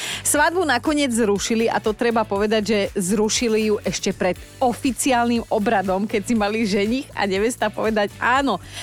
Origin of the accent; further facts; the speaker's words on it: Borovce, Trnava Region, Slovakia; však u nás v Borovciach na zábave hoci, kedy to bolo moderné, hej.